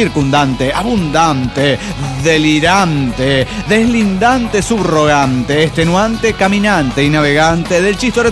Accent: Cipolletti, Río Negro, Argentina; de Cipolletti, Argentina. Ahí la tierra de las manzanas en Río Negro.

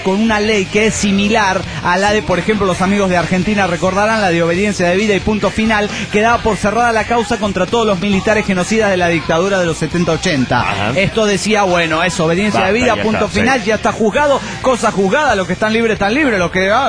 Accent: Mexico; Soy un mexicano muy decepcionado del sistema que tenemos en la hermana república de la trans y la corrupción. Estuve por muchos años viviendo fuera de México

